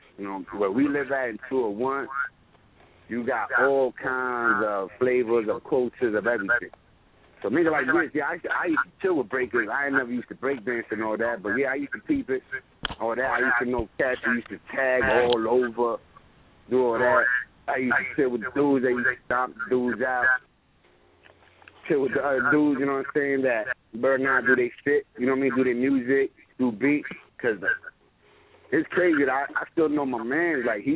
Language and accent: English; New Jersey, United States; I was a dude that I'm from Jersey, but you always catch me in New York or you catch me in Jersey. Like, you catch me all around.